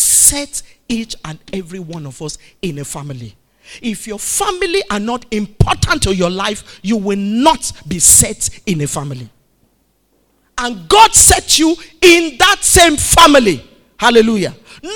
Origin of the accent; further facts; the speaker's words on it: Nigeria; Nobody came from Cameroon to come and rule in Nigeria. We are born here. We're from Nigerian families.